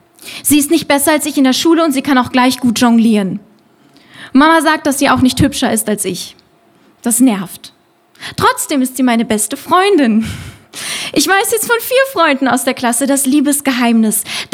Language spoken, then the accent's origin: German; Solothurn, Switzerland; also born or lived in Berlin, Germany; now in Lüsslingen, Switzerland; Und Solothurn ist aber schon meine Heimatstadt, aber eigentlich, und das hört man jetzt, komme ich aus Deutschland, ich bin in Berlin geboren. Und dann hat meine Familie mich irgendwann hierher verschleppt und hier haben wir ein paar Jahre gewohnt